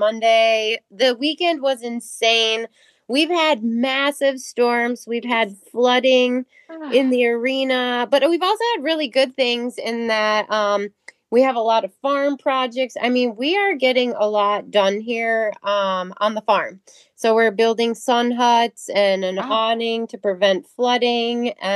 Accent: Oregon, Wisconsin, United States

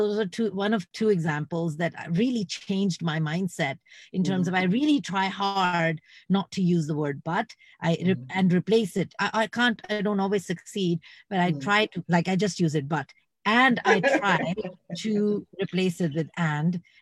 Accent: Iran; also born or lived in England; I'm Indian of origin, but born in England and brought up in Iran. I moved a lot like you, but countries, not cities and apartments.

